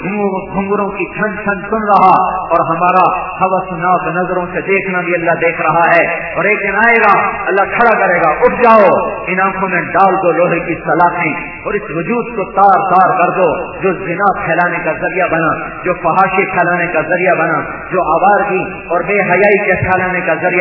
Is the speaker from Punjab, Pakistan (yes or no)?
yes; Tulamba, Punjab, Pakistan; تلمبے والوں سے جھوٹ نہیں بول سکتا، کیا میں تم میں سے ہوں، تم مجھ میں سے ہو، میں تمہاری مٹی سے پیدا ہوا ہوں، تم میری مٹی سے پیدا ہوئے ہو، میرا تمہارا خمیر اس مٹی سے نکلا ہے، ہم اس دھرتی کے، میں نے اسی مدرسے میں پڑھا ہے۔